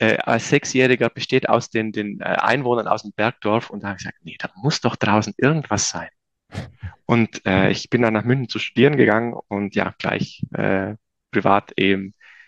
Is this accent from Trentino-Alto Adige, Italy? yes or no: yes; Trentino-Alto Adige, Italy; now in Munich, Germany; ich bin ja aus Südtirol, also einem Bergbauerndorf.